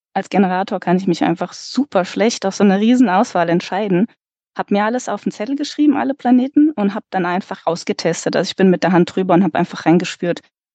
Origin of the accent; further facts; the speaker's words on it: Frankfurt, Hesse, Germany; bin 41, bin alleinerziehende Mama, komme aus dem Raum Frankfurt